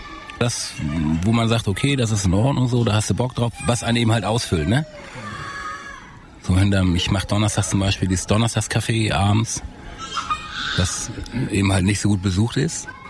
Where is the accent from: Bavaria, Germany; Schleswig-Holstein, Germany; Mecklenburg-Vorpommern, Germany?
Schleswig-Holstein, Germany; born there; now in Erfurt, Germany; Geboren bin ich in Schleswig-Holstein.